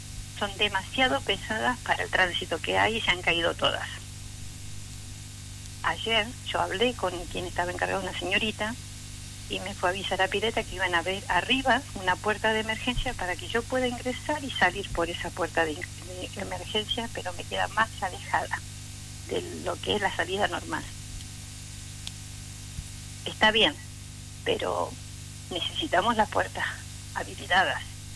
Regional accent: Tierra del Fuego, Argentina; yo soy nacida acá en Tierra del Fuego. Soy fueguina. Ya somos cuatro generaciones. Entre mis padres, yo, mis hijos, mis nietos.

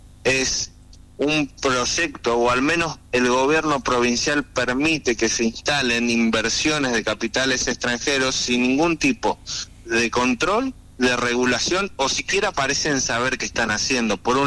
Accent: Tierra del Fuego, Argentina; somos Tierra del Fuego y que Tierra del Fuego tiene muchísimas implicancias en la soberanía de Argentina por el lugar estratégico en el que nosotros estamos, como una provincia bicontinental.

